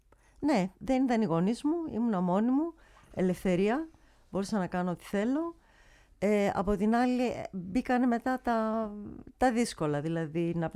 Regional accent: Veria, Central Macedonia, Greece; moved away as an adult; now in Cologne, Germany; Η καταγωγή μου είναι από τη Βέρεια. Ναι. Και όταν ήμουν 21 χρονών, όπως είπα, νομίζω, πήγα στην Κολονία να επισκεφτώ μια ξαδέρφη μου και έμεινα.

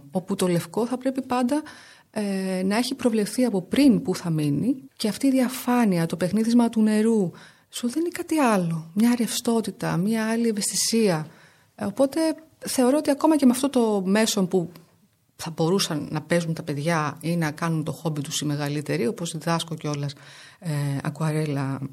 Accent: Syros, South Aegean, Greece; μετά το νησί μου. Συνήθως στη Σύρο γίνονται οι πρώτες παρουσιάσεις

